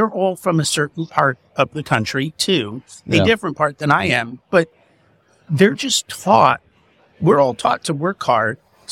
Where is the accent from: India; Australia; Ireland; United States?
India; I'm from India.